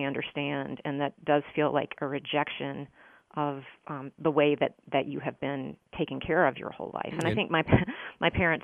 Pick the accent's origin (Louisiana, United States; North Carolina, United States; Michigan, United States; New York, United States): North Carolina, United States; Greensboro; And, you know, I grew up in Greensboro. My family is from this part of the state, Western North Carolina.